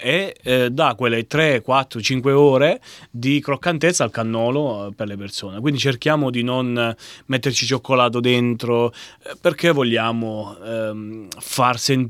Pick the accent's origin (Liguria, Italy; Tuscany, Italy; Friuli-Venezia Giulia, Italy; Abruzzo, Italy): Abruzzo, Italy; io sono abruzzese, ma mia nonna è di Catania